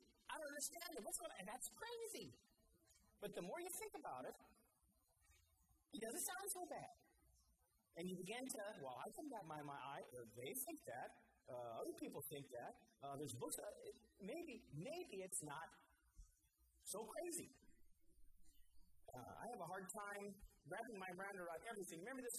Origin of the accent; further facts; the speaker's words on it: Denver, Colorado, United States; When I was growing up in Denver